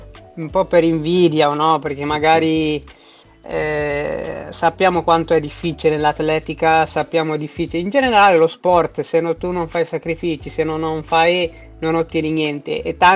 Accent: Ethiopia; now in Italy; io sono originario etiope, no. Cioè, io per quanto amo l'Etiope, perché comunque è un paese, mio paese di origine, cioè, ho comunque piccoli legami, ce li ho ancora là

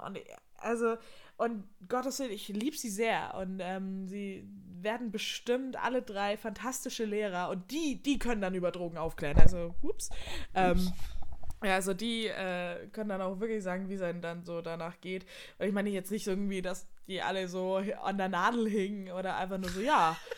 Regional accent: Bavaria, Germany; Also ich meine, ich komme aus der Oberpfalz, okay?

